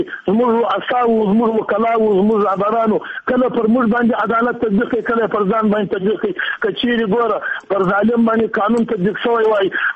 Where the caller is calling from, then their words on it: Kabul, Afghanistan; از کابل صحبت میکنم